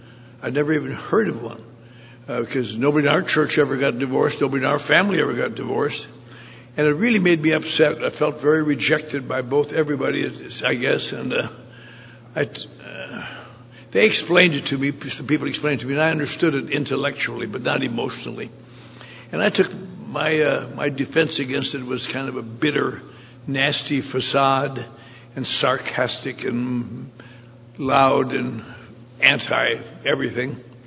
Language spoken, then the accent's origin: English; Eau Claire, Wisconsin, United States; moved away; I grew up in Eau Claire, Wisconsin, nearby. And then I discovered there were parts of America that didn't stay cold all the time.